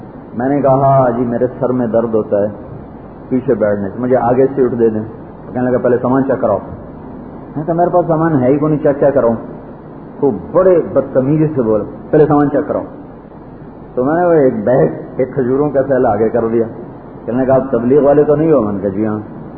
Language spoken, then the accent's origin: Urdu; Punjab, Pakistan; میں نے میرا گاؤں ملتان کے ساتھ ہے